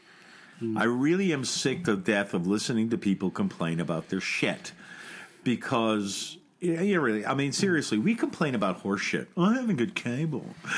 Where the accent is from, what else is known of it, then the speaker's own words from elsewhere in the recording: Australia; I'm from Australia, who's chock full of dicks, quite frankly.